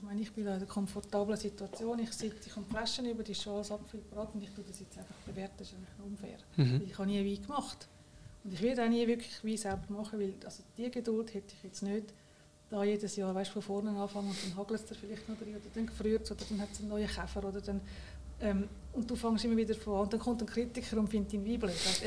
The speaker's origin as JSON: {"language": "German", "country": "Switzerland", "said": "sind wir Schweizer Weltmeister"}